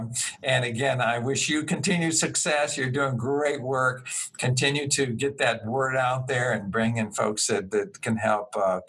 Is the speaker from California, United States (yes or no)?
yes; Los Angeles, California, United States; I grew up in Los Angeles and in LA, and my goal in life was to be an auto mechanic.